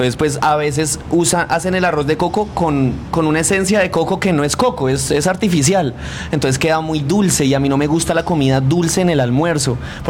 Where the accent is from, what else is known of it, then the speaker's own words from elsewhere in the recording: Bogotá, Colombia; yo soy un rolo que sí sabe bailar como nadie lo espera.